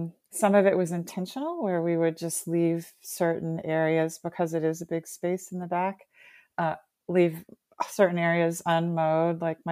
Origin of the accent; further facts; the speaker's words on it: Bowie, Maryland, United States; I grew up in Bowie in Prince George's County